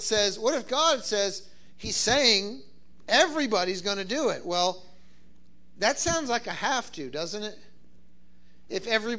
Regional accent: Bristol, Tennessee, United States; Oh, I say I'm from Tennessee. They say, are you from Nashville? No. Bristol, Tennessee is in northeast Tennessee, and it's on the Virginia border.

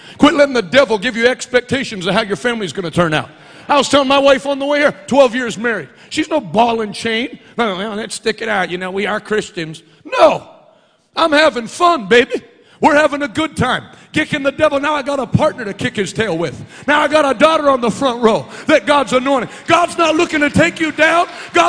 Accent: Vermont, United States; But I grew up preaching in Vermont, so that was no big deal.

